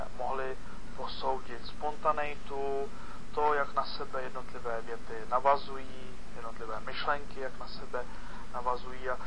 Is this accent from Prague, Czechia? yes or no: yes; Prague, Czechia; born or raised there; also born or lived in Železné hory